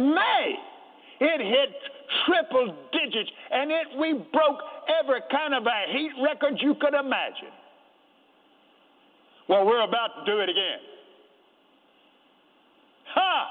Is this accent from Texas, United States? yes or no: yes; Fort Worth, Texas, United States; I was raised in this state. I was raised in West Texas, where it gets hot. And then right here in Fort Worth.